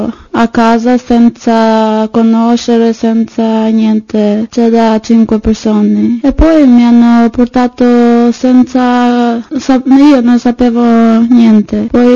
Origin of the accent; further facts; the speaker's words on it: Albania; Italian is a second language; Cioè adesso ho paura perché sono albanese, no?